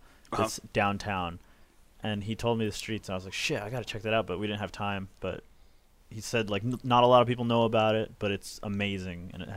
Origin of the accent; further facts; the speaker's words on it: Seattle, Washington, United States; they're like, oh, where are you here from? And we said Seattle.